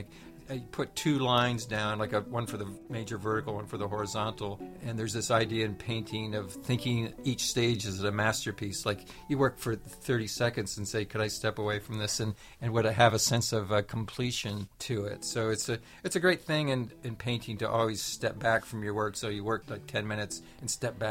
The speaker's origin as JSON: {"language": "English", "region": "Pennsylvania", "country": "United States", "tie": "born or raised there", "said": "Even in my hometown, I'm trying to keep these buildings, but somehow they are not valued enough, and so that might be part of it. And just also taking care of the land, and that's been a major issue in my part of Pennsylvania"}